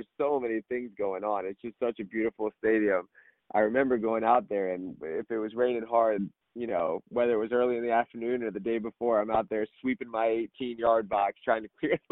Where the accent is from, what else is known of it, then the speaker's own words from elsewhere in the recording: Tampa, Florida, United States; I got to do it in front of my hometown. I got to, you know, win a championship for Tampa and kind of help the club grow.